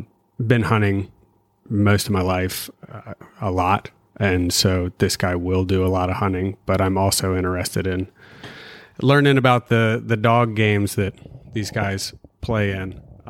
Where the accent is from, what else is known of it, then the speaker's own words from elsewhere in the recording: Morehead City, North Carolina, United States; now in Wilmington, United States; Yeah, so I'm from Wilmington, North Carolina, originally Moorhead, and I am a hydrographic surveyor there.